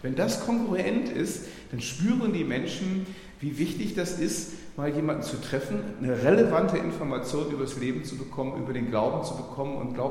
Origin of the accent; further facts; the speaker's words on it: Hamburg, Germany; Ich komme ja noch aus Hamburg und so, das ist ja noch so nördlicher